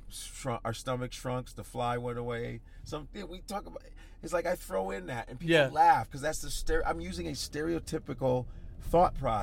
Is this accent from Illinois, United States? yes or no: yes; Chicago, Illinois, United States; because when I grew up in Chicago